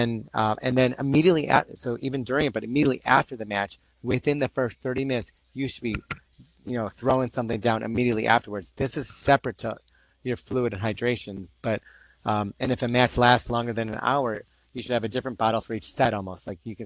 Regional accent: India; I can say this because I'm Indian, there's a lot of young Indian tennis players

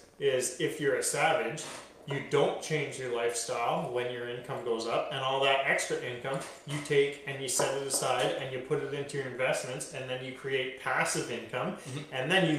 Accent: Canada; I'm Canadian. I live in BC.

